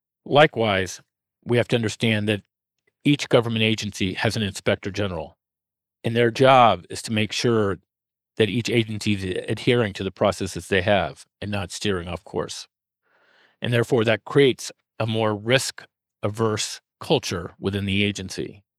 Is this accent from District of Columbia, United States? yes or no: yes; Washington, District of Columbia, United States; I grew up in the Washington, D.C. area.